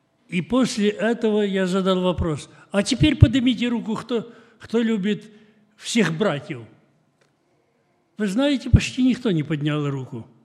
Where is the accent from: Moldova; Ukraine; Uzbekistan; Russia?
Moldova; я сам с Молдавии